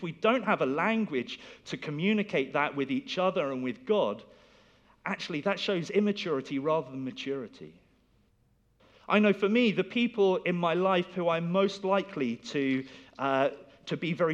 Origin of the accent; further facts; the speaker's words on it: United Kingdom; I'm British, and I tend to go for that stiff upper lip.